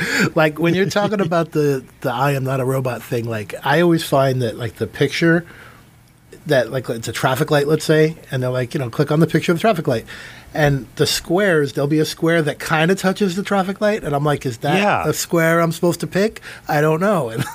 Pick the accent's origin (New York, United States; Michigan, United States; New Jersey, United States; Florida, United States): New York, United States; but I'm biased. I'm from New York. Brooklyn Bowl is the best show, in my opinion.